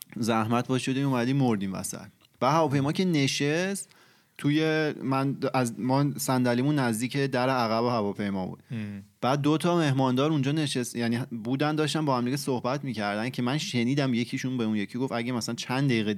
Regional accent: Iran; moved away as an adult; من از ایران که اومدم اینجا

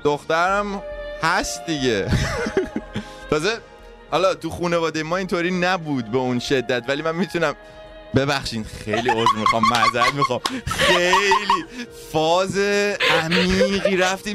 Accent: Iran; اصلا از لهجه معلومه که من ایران بزرگ شدم.

